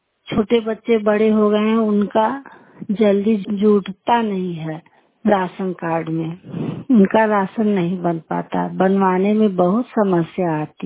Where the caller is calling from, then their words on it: Jignauri, Uttar Pradesh, India; मेरा उम्र 48 साल है, गांव जिगनौड़ी, जिला मिर्जापुर से बोल रही हूँ।